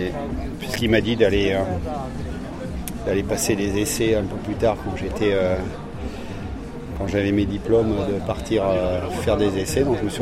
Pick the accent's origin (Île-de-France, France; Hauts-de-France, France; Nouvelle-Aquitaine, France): Nouvelle-Aquitaine, France; Le Taillan-Médoc; also born or lived in Bordeaux; Je suis né sur Bordeaux et après j'ai été enfant, je me suis retrouvé au Taillon-Médoc, en lisière de forêt, où j'ai passé une enfance assez heureuse, tranquille, sans problème.